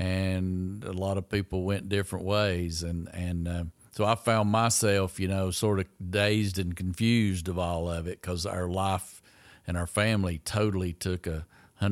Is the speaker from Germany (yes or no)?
no; Gray, Tennessee, United States; Been here my whole life. I was born in around Gray and have lived there my entire life and love this area, love the people.